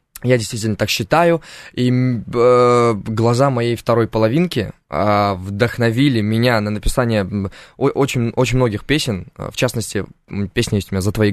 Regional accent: Uzbekistan; also born or lived in Turkmenistan; Я вообще родился я в Туркменистане, а вырос в Узбекистане. Но родина для меня Узбекистан, потому что я именно все мое осознанное детство прошло там.

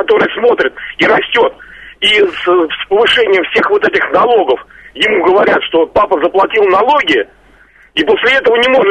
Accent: Moscow, Russia; Я коренной москвич в 8-м поколении.

